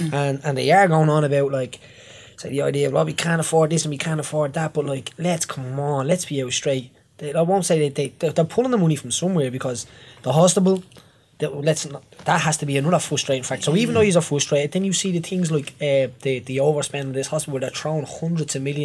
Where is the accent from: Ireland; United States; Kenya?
Ireland; we have the pound for pound best nurses in the world. I think as Irish citizens are compassionate in any way.